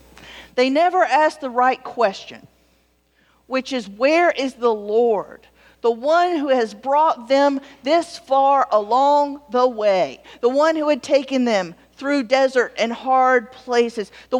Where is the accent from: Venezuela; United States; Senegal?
United States; the South; I'm a simple person. I'm from the South. We have buckets, you know?